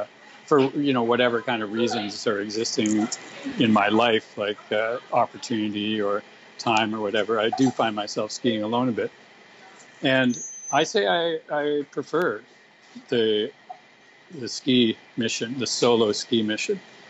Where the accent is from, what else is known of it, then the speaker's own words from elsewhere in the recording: Toronto, Ontario, Canada; moved away as an adult; I'm calling from Toronto, Canada. And I don't live here, but this is where I grew up, and this is where I was living when I got involved with Powder back in the day, and I moved from here to California to be managing editor